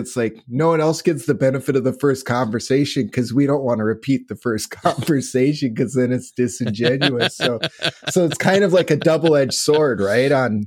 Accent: Minnesota, United States; accent: Minnesota; when people in my network from Minnesota comment on my accent, I know I really have an accent. It's like when the Minnesota people are saying, I'm tuning in to hear your Minnesota accent.

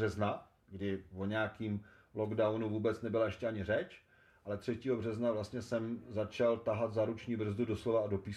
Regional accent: Blížejov, Plzeň Region, Czechia; Z Blížejova. Já jsem pyšnej na to, že jsem z Blížejova.

